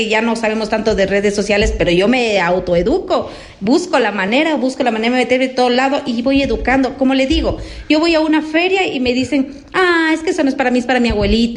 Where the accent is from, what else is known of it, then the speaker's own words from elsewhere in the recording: Ambato, Tungurahua, Ecuador; poder surgir como ambateños, como ecuatorianos.